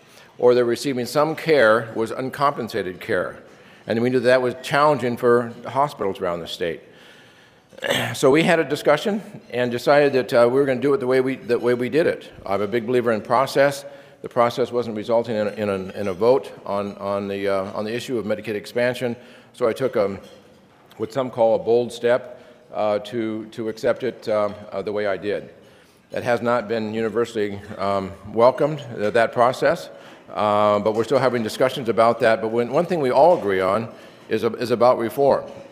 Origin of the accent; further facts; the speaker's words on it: Valdez, Alaska, United States; also born or lived in Fairbanks / Delta Junction; I'm a Christian. I'm a husband of 38 years. I'm a father of four. I'm a grandfather of four. I was born in Fairbanks. I grew up in a bit in Delta Junction and then a whole lot of years in Valdez.